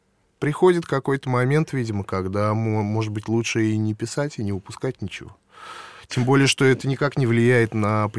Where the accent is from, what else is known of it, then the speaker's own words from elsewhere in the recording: Nizhny Novgorod, Nizhny Novgorod Oblast, Russia; moved away as an adult; also born or lived in Saint Petersburg; now in Moscow, Russia; Я вообще родился в Нижнем Новгороде